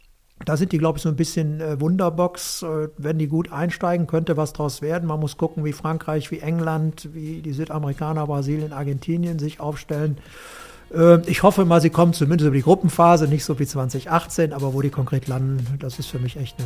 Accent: North Rhine-Westphalia, Germany; Wie gesagt, ich komme aus der Region und bei uns waren es entweder im Rheinland Fans des FC oder der Fohlen in Gladbach.

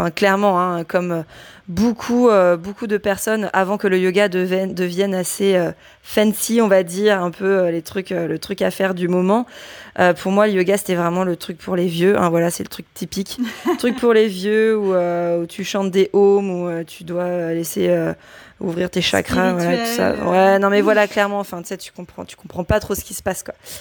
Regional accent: Brittany, France; now in Nantes, France; je suis bretonne pure beurre, on va dire ça comme ça, mais j'habite à Nantes.

